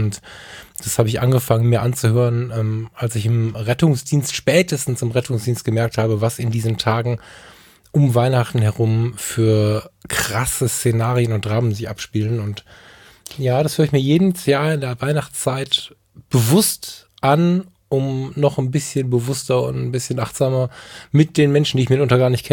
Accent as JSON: {"language": "German", "town": "Ratingen", "region": "North Rhine-Westphalia", "country": "Germany", "tie": "born there", "said": "Ich bin in Rating geboren."}